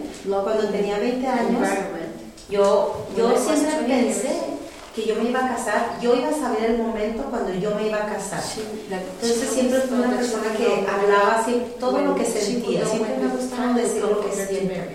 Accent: Mexico; Bueno, yo nací en México y yo fui una niña feliz.

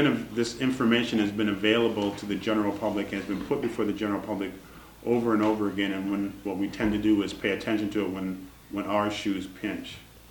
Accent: Michigan, United States; And look at the incredible resistance to my home state, to GM, which is my home state, to downsizing cars. I mean, we had in 73 and 75, was it? We had incredible lines for gasoline. And we still, in Michigan, didn't want to make smaller cars.

